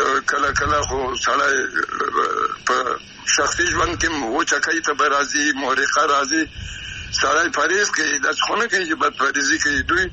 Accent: Afghanistan; زه افغان یم نارینه، خو ته هم د موږ افغان لور یې

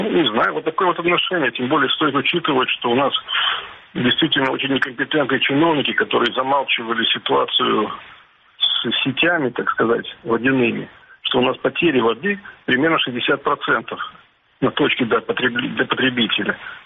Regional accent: Simferopol, Crimea, Ukraine; я как бы вырос в Симферополе. Я помню, какой это был зеленый, цветущий город.

